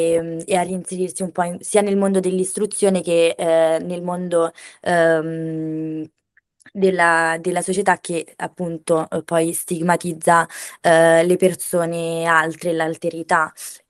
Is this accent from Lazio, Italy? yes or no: yes; Rome, Lazio, Italy; durante un incontro a Roma, la mia città natale